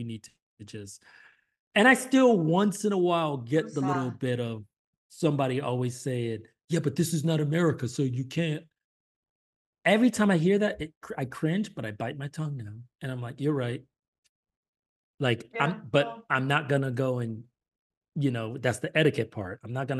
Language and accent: English; New York, United States; Hell yeah, I did. Shoot, I'm from New York. Nobody gonna talk down to me.